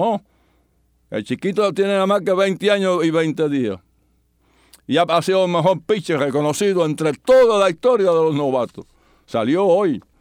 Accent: Cuba; moved away; empecé jugando cuando salí de Cuba en Puerto Rico

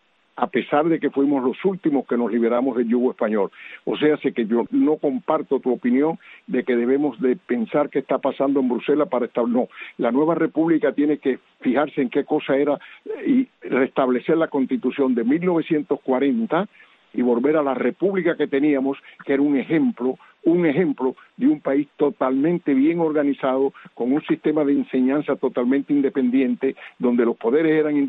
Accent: Cuba; moved away; tuve que salir de Cuba antes de tener esa edad, pero en mi juventud pues yo fui educado en el sistema que teníamos en Cuba.

